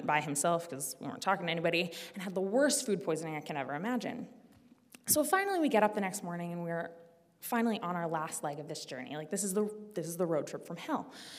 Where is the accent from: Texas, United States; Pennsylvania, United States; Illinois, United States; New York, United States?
Pennsylvania, United States; Philadelphia; but I'm from Philadelphia, and so, like, that was not okay.